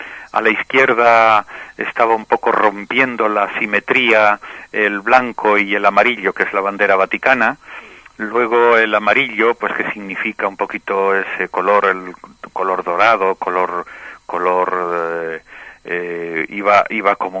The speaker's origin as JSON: {"language": "Spanish", "town": "La Orotava", "region": "Canary Islands", "country": "Spain", "tie": "born or raised there", "said": "yo soy hijo de un pueblo, soy hijo de la Orotava, hijo natural de... hijo de allí"}